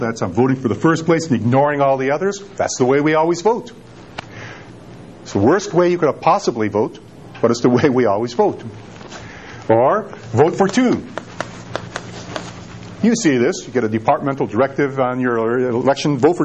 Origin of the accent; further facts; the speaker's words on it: Chicago, Illinois, United States; thought I came from a tough town. I came from Chicago, you know, and you know Chicago. You've heard of Chicago.